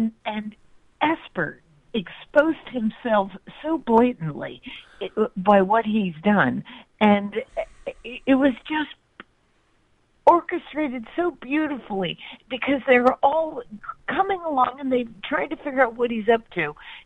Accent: Pennsylvania, United States; Oh, Pennsylvania.

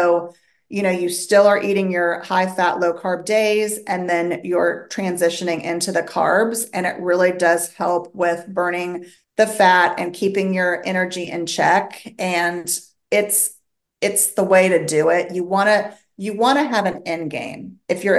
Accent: Wichita, Kansas, United States; I am from Wichita, Kansas, where it's cold and windy today.

